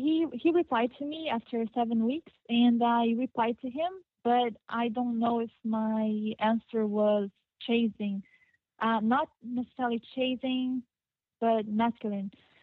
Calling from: Netherlands; So, I'm calling from the Netherlands.

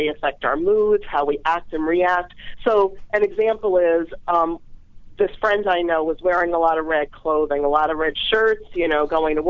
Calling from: Florida, United States; I'm calling from South Florida.

